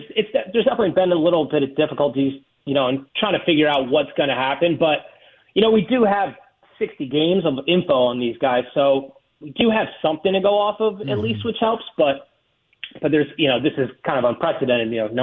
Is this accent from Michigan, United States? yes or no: no; Philadelphia, Pennsylvania, United States; Well, I'm from the Philadelphia area, so I may be a little biased